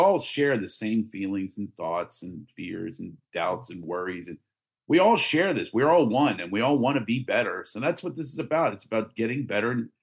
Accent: Philadelphia, Pennsylvania, United States; now in Los Angeles, United States; You know, I live in LA. They think you need to sit on a rock in Sedona for enlightenment. But I'm also from Philadelphia.

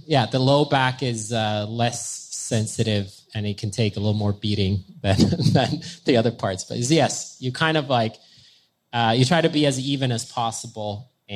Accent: Finland; I'm from Finland, and we're on the border of Russia and whatnot.

